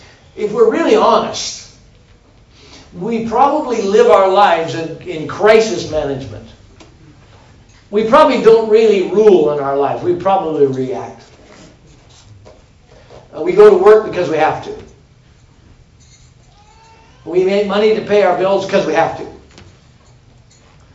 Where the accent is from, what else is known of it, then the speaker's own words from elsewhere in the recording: Wisconsin, United States; I don't know how many rocks you got in Kansas, but I grew up in Wisconsin. And where I grew up, we had a rock farm.